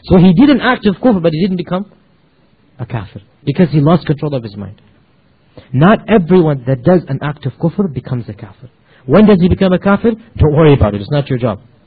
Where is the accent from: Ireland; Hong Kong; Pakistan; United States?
Pakistan; And I'm speaking as a Pakistani, I'm not putting down these societies and cultures.